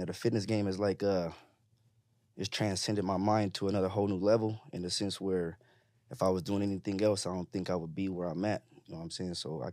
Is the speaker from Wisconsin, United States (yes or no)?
no; Pacoima, California, United States; I'm from Pacoima, California.